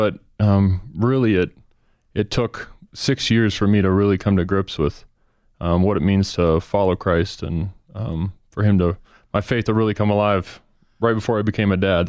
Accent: Minnesota, United States; We grew up in Minnesota early on as a kid, so those trips to the lake or making a big vacation up to Canada in the summer.

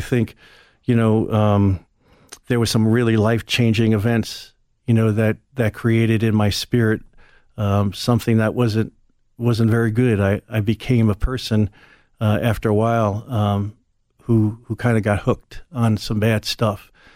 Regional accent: New York City, New York, United States; So with those people, and they're New Yorkers, I was born and raised there

